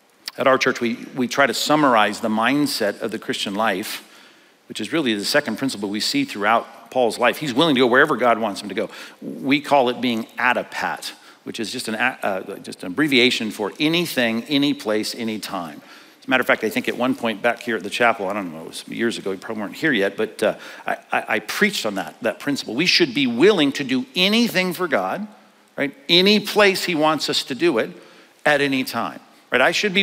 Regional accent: Long Beach, California, United States; now in Aliso Viejo, United States; My parents, they live in the same house I grew up in Long Beach, California. And I live in Orange County now, in Aliso Viejo, down there, Laguna Hills.

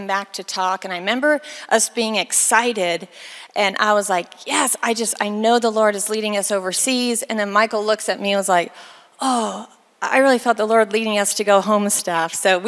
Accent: Philippines; I grew up in the Philippines as an MK

